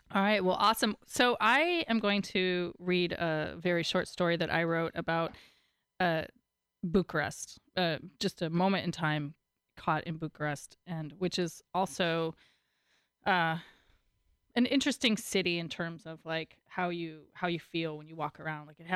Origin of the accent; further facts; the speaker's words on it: United States; I've played this card before as an American.